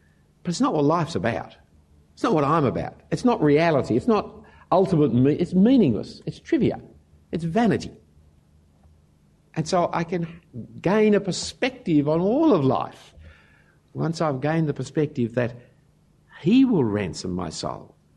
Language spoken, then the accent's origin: English; Australia; Just because I'm an Australian male.